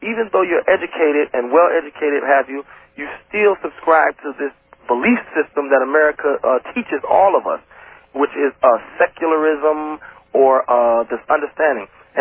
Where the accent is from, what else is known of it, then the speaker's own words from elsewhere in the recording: Detroit, Michigan, United States; I grew up and was born and raised on Sewer and Bangor and Hancock, all throughout Detroit.